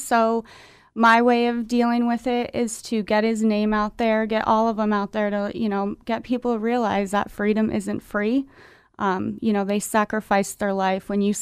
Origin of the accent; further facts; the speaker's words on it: Tunkhannock, Pennsylvania, United States; For Memorial Day, I do a balloon release in Tunkhannock every year because I'm from Tunkhannock.